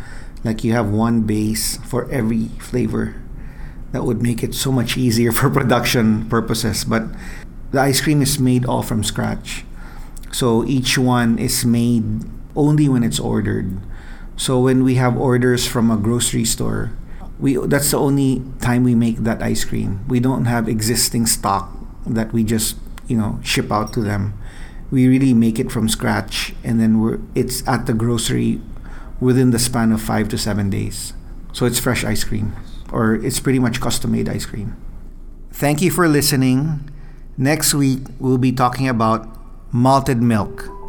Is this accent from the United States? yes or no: yes; Houston, Texas, United States; I grew up in Houston, Texas.